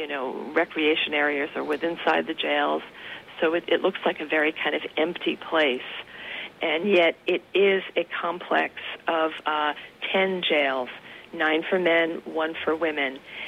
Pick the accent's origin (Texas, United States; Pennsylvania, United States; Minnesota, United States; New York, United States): New York, United States; So I'm from the New York area. I came back down here